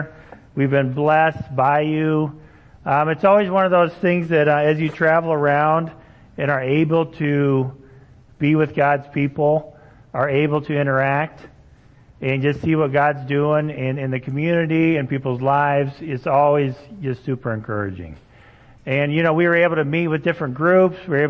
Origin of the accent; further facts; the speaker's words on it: Indonesia; moved away; also born or lived in Kellogg, Idaho, United States; I was born in Kellogg, Idaho. And when I was 2 months old, my parents went to Indonesia to be missionaries. So from 1979 to 1995, my parents were missionaries in Indonesia.